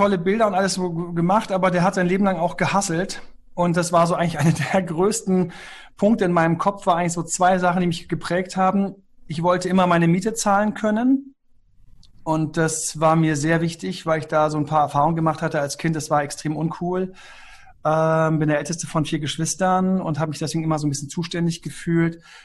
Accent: Göttingen, Lower Saxony, Germany; born there; meine Eltern sind aus dem Saarland, haben mich in Göttingen bekommen. Dann habe ich dort die schönste Kindergartenzeit gehabt

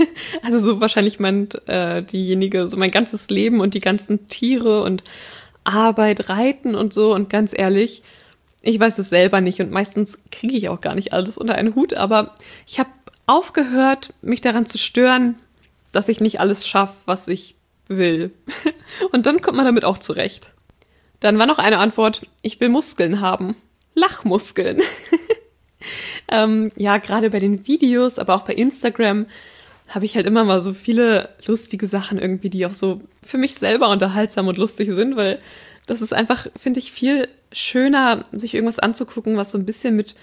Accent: Schleswig-Holstein, Germany; ich komme aus Schleswig-Holstein, das ist so in Norddeutschland, also quasi direkt an der Ostsee.

